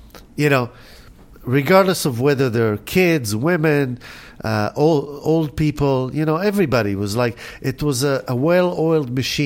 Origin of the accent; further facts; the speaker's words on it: Israel; when I grew up in Israel, they taught us a lot about this stuff.